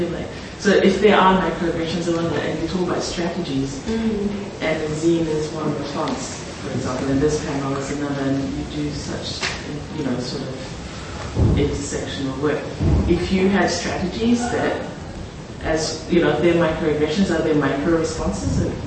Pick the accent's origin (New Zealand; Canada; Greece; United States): New Zealand; born there; oh, I was born here, but you weren't here.